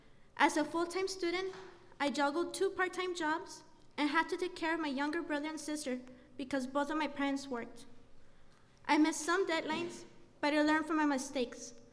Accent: El Paso, Texas, United States; Born and raised in El Paso's rich culture of Tex-Mex, I come from a family that values honesty, integrity, and hard work.

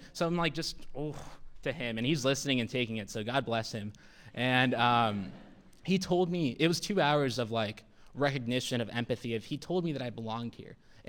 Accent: San Diego, California, United States; And I'm from San Diego, so to see like winter and blizzards, no sun at all.

